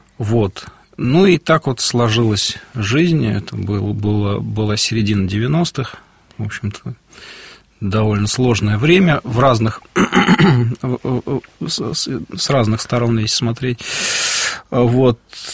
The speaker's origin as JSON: {"language": "Russian", "region": "Moscow", "country": "Russia", "tie": "born or raised there", "said": "я родился и вырос в Москве"}